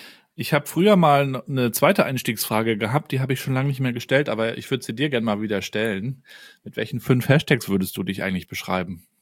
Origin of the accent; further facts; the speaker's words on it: Mecklenburg-Vorpommern, Germany; gerade bei uns in Mecklenburg-Vorpommern